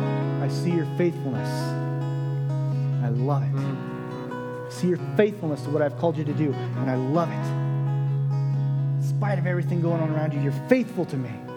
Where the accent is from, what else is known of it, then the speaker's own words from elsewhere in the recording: Oregon, United States; you're an Oregonian and you meet another Oregonian, you can be in New York, you're like, yeah, brother, we're from Oregon.